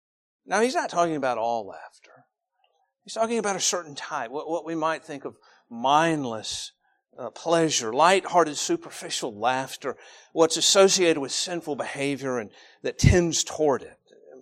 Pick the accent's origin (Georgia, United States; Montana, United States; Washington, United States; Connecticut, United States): Georgia, United States; Now, I'm from Cobb County. It's sometimes called Snob County. But I grew up in a different county going to the Golden Corral